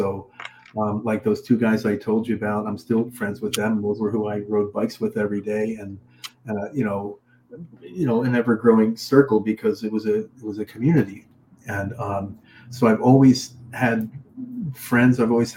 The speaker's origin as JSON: {"language": "English", "town": "Boston", "region": "Massachusetts", "country": "United States", "tie": "born or raised there", "moved": "as an adult", "lives_now": "Los Angeles, United States", "said": "So I wanted to make Hollywood movies, and they weren't making those in Boston. So I came out here at 22 to do that."}